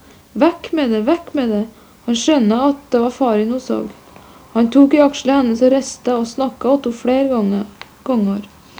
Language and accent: Norwegian; Brønnøy, Nordland, Norway; ja, jeg kommer fra Brønnøy kommune på grensa til Sømna. Det er altså ikke Brønnøysundmål, men det er Brønnøymål. Og kanskje nærmere Sømna enn akkurat Brønnøysund.